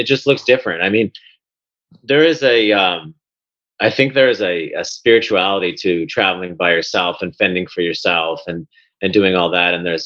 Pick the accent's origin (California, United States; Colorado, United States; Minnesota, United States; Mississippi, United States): California, United States; I grew up in California and I'd been to Mexico and Canada, but never outside of the US.